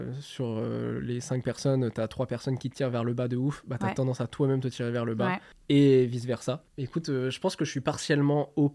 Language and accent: French; Caen, Normandy, France; now in Paris, France; Moi, à partir du moment, tu vois, où j'ai quitté Caen et que je suis arrivé à Paris